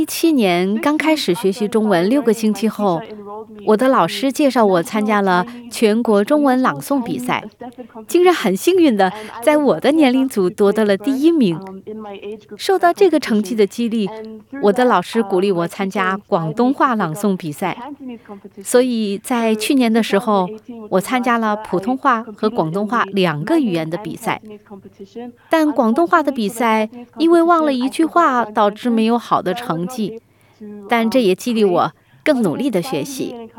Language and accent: Chinese; New Zealand; Chinese is a second language; 我来自新西兰，父母也都是新西兰人，我们没有华裔背景。